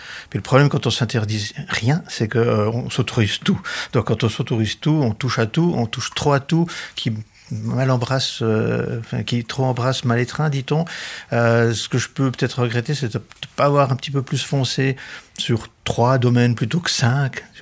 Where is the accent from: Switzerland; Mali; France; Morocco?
Switzerland; Jura; des copains du village où j'ai grandi, aux Franches-Montagnes.